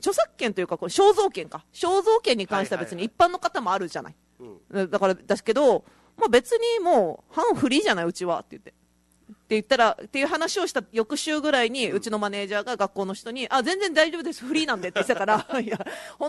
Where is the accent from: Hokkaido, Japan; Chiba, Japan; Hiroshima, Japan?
Hiroshima, Japan; 広島出身なので生まれた時にはそこに広島東洋カープがあり